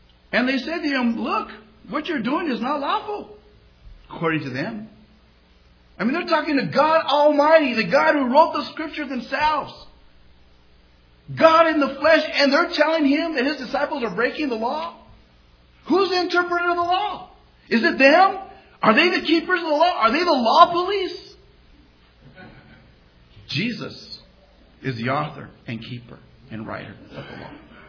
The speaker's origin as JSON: {"language": "English", "town": "Las Vegas", "region": "Nevada", "country": "United States", "tie": "born or raised there", "said": "They'll look at me. I said, look, guys, I'm from Vegas. That's my hometown."}